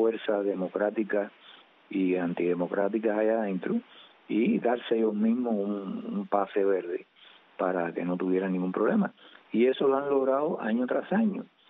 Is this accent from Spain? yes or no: no; Cuba; moved away as an adult; now in Canada; yo salí de Cuba y una de las primeras cosas que hice cuando empecé a trabajar en Canadá